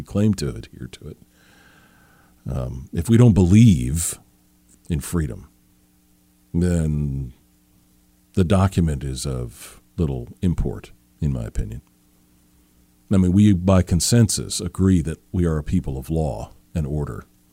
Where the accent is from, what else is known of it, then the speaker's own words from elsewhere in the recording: Seattle, Washington, United States; my hometown up there in Seattle, the great Pacific Northwest